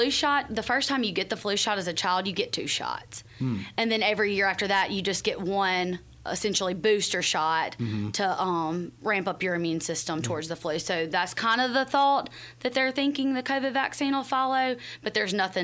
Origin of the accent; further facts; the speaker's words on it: Greenwood, Mississippi, United States; I grew up here in Greenwood.